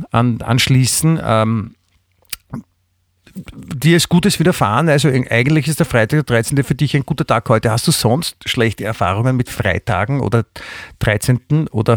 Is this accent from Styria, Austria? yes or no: no; Vienna, Austria; ich bin in Wien aufgewachsen und da ist man dann natürlich auch katholisch.